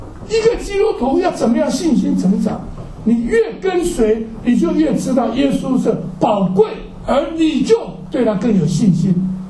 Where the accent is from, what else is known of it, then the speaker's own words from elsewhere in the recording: Douliu, Yunlin County, Taiwan; 因为我是台湾乡下长大的斗六